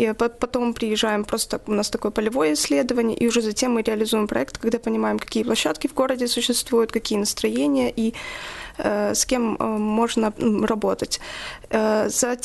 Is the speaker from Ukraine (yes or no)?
yes; Donetsk, Donetsk Oblast, Ukraine; несмотря на то, что я из Донецка, я никогда не была в Краматорске